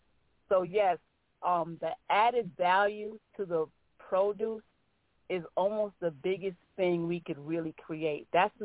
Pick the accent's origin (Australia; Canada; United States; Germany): United States; Brooklyn, New York; We grew up in Brooklyn, New York. We don't have a clue about a farm